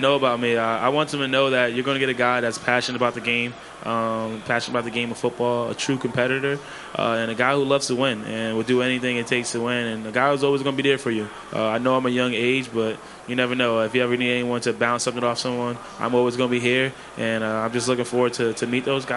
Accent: Bronx, New York, United States; born there; now in Lehigh Valley, United States; I was born in Bronx. I was born in New York. I live right in Lehigh Valley.

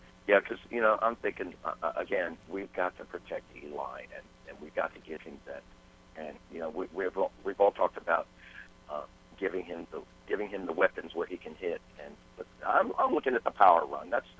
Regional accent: Manhattan, New York, United States; now in Charleston, United States; I grew up in Manhattan. I was born and raised on the Upper West Side, 97th of Broadway.

